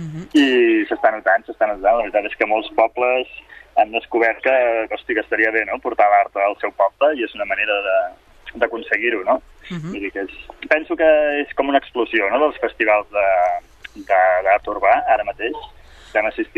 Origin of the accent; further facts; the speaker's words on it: Montemayor, Andalusia, Spain; vinc de Córdoba, del costat de Córdoba, de Montemayor, que és un poblet